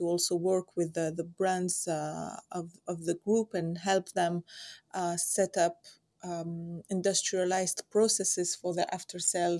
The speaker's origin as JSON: {"language": "English", "country": "Tunisia", "tie": "born or raised there", "moved": "as an adult", "said": "So I am Tunisian. I grew up in Tunisia"}